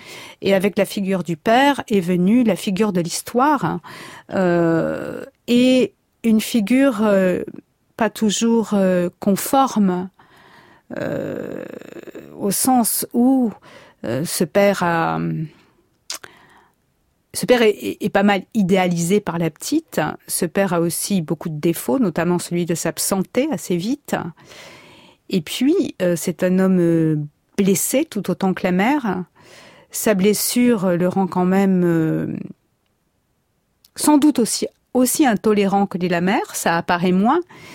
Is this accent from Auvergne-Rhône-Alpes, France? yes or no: no; Marseille, Provence-Alpes-Côte d'Azur, France; born or raised there